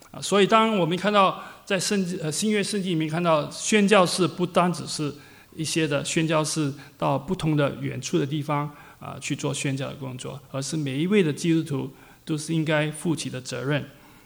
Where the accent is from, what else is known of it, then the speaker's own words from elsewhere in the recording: China; 我们中国人里面，中国人其实可以分成不同的群体